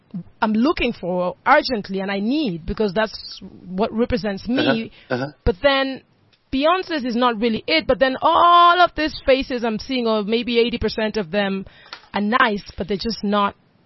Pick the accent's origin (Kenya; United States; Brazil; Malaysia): Kenya; now in South Africa; I am a Kenyan girl who lives in South Africa.